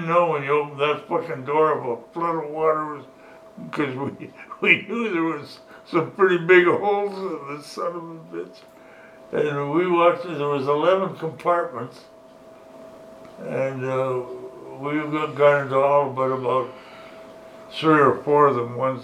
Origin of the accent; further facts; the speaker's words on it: Canada; this is beyond my thinking as a Canadian.